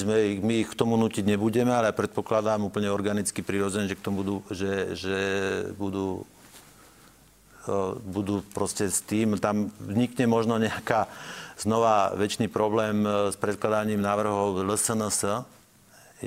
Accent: Žilina Region, Slovakia; ja som z Hornej Oravy, tam není vlak. Tam nechodia vlaky.

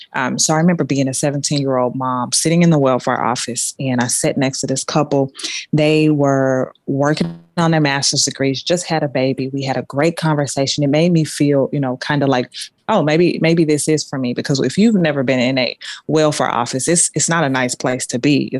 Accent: United States; I am a Black woman. I am an American. Yeah, born and raised in the inner cities, really growing up kind of rough.

